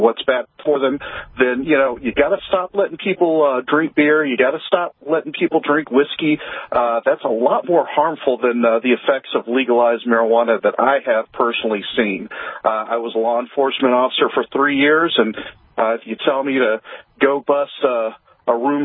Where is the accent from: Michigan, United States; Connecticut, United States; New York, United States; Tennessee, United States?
Tennessee, United States; So I'm originally from Tennessee.